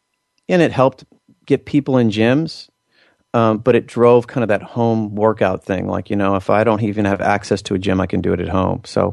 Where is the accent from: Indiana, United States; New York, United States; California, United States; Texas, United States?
Texas, United States; Houston; I grew up here in Houston as kind of a gym rat.